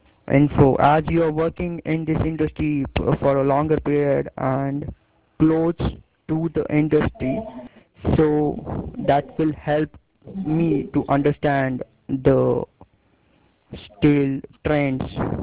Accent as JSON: {"language": "English", "country": "India", "said": "from India."}